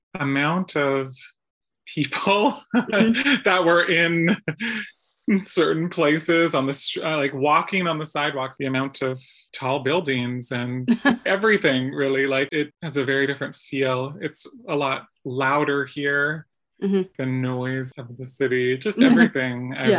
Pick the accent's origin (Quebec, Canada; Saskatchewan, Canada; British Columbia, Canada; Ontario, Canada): Ontario, Canada; Thunder Bay; now in Toronto, Canada; I grew up in Thunder Bay from, you know, 0 to 17.